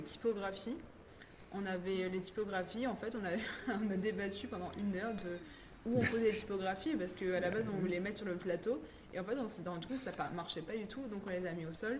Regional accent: South, France; accent: southern French; Quand on vient de différentes, du sud de la France par exemple, et qu'on vient à Paris, on est moqué pour notre accent du sud.

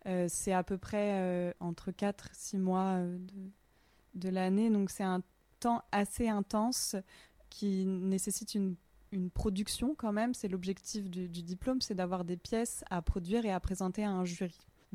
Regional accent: Bourgogne-Franche-Comté, France; de mon enfance en Bourgogne

